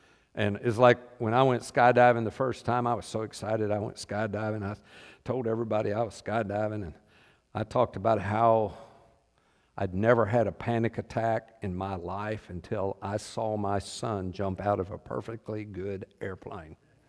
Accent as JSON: {"language": "English", "region": "the South", "country": "United States", "tie": "born or raised there", "said": "I grew up in the South, and if somebody wanted to pick a fight, I was ready."}